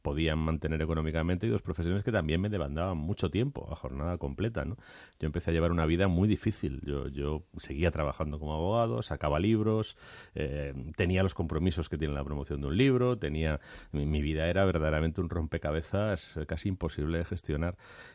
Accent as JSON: {"language": "Spanish", "town": "Madrid", "region": "Community of Madrid", "country": "Spain", "tie": "born there", "said": "está dentro del distrito de Latina, está en la raya entre Latina y Carabanchel y del lado de Latina, pero vamos, cuando yo nací, aquello era Carabanchel."}